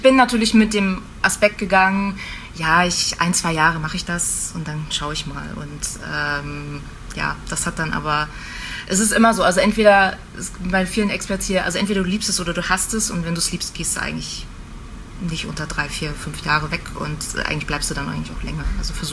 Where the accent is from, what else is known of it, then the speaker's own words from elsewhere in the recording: Greifswald, Mecklenburg-Vorpommern, Germany; moved away as an adult; Ich komme ursprünglich aus Greifswald, an der schönen Ostsee.